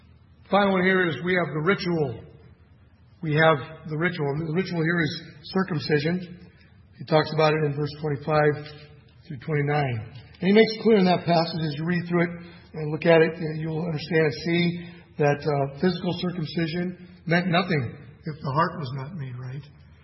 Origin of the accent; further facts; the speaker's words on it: Seattle, Washington, United States; I'm from Seattle.